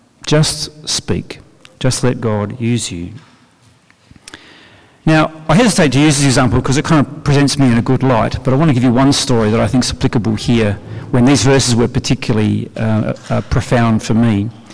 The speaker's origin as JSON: {"language": "English", "town": "Adelaide", "region": "South Australia", "country": "Australia", "said": "I'm from Adelaide and I don't think I'm that polite."}